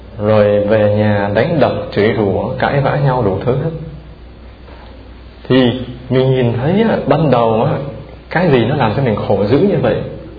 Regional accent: Northern Vietnam, Vietnam; Tại vì tôi là người Bắc, trước hết, hai nữa là tôi hay thích và muốn phân biệt.

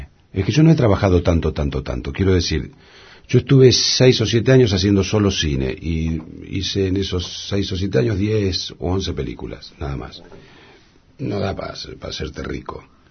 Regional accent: Rosario, Santa Fe, Argentina; Yo soy uno de Rosario, de Barrio Belgrano

